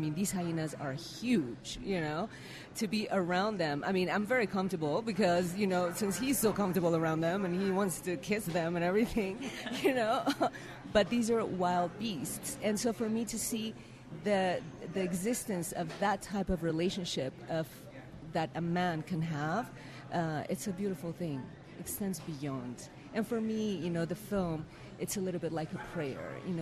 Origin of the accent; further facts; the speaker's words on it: Harar, Harari, Ethiopia; And I grew up in Harar. And this is pre-TV and this and that.